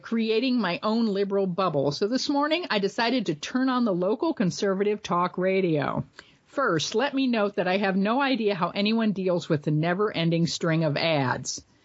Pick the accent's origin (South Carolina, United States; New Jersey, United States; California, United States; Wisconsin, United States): Wisconsin, United States; worked to win elections for Republicans both nationally and in my home state of Wisconsin.